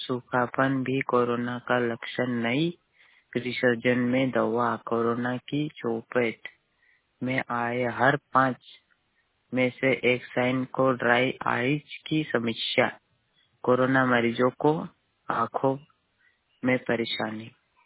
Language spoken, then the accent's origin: Hindi; Chandrada, Madhya Pradesh, India; बड़वानी जिले के ग्राम पंचायत चंद्रड़ा का निवासी हूं।